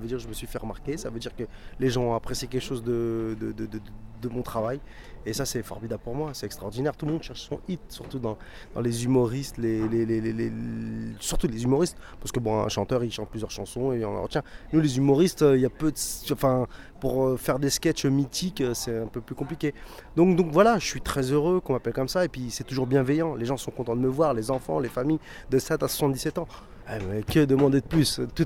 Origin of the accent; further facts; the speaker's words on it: France; je suis français, je suis d'origine marocaine et d'adoption portugaise.